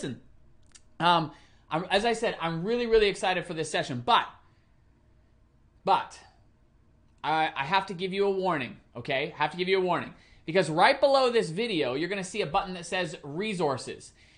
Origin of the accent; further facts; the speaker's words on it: Gravesend, South East England, United Kingdom; born there; I was born in England, in Gravesend, Kent.